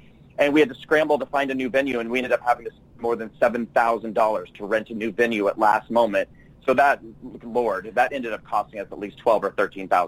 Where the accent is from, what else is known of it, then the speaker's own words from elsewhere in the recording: New York, United States; Because especially as a New Yorker myself, what we've seen in this state